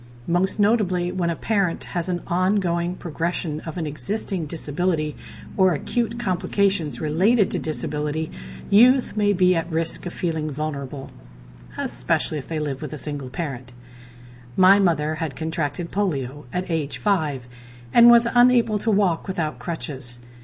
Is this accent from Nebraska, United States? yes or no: no; Ohio, United States; moved away as an adult; When I left my home state of Ohio in my mid-20s, newly divorced and bursting with enthusiasm to chase my dreams